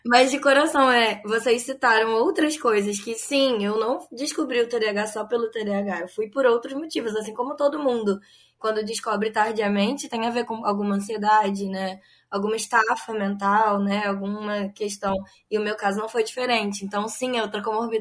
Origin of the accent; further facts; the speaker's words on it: Casimiro de Abreu, Rio de Janeiro, Brazil; E eu sou de Casimiro de Abreu, Rio de Janeiro.